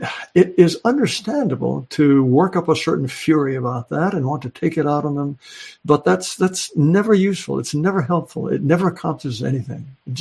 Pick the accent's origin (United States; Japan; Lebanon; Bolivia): Japan; when I was growing up in Japan